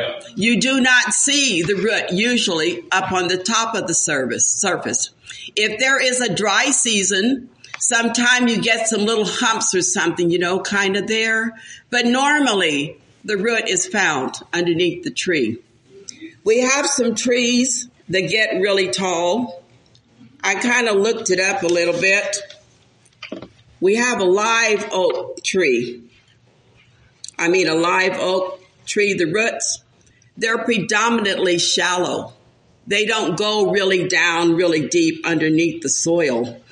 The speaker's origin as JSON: {"language": "English", "region": "Oklahoma", "country": "United States", "said": "You all know me. We're from Oklahoma, but we always enjoy coming to Wichita."}